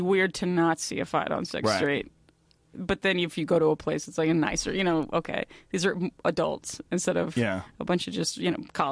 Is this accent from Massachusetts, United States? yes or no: no; Texas, United States; I mean, I grew up in Texas too. So, you know, football was such a big thing